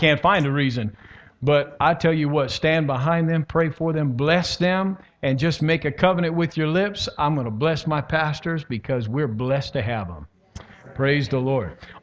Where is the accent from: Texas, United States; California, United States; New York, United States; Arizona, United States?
Arizona, United States; Phoenix; And you know, I'm from Arizona, Phoenix area.